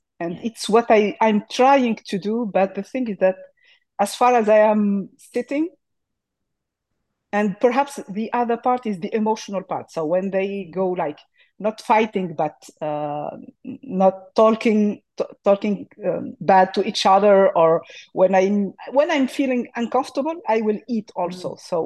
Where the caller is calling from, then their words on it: France; English is a second language; So first of all, actually, I'm calling from France, and English is my third language